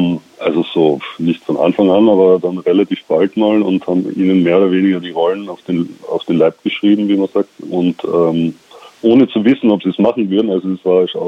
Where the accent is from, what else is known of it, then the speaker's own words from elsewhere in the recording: Austria; wie die Oper bei uns in Österreich vielleicht